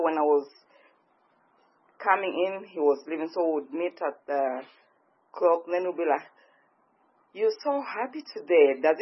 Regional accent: Zambia; I support some orphan girls back home in Zambia. I'm from Zambia.

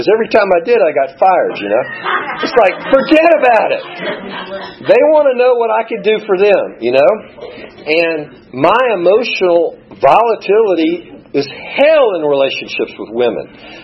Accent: Greenville, United States; I've started to be able to enjoy my normie friends that I grew up with in Greenville.

